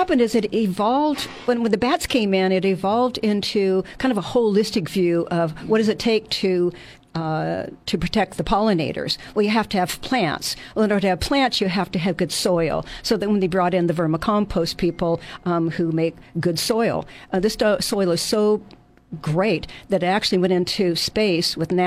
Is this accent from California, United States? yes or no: yes; Long Beach, California, United States; In Long Beach, Southern California.